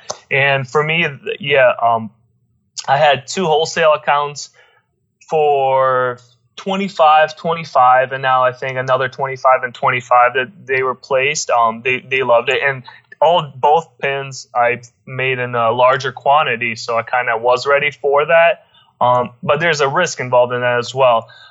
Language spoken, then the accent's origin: English; Ohio, United States; And I live in Ohio. I'm from Ohio.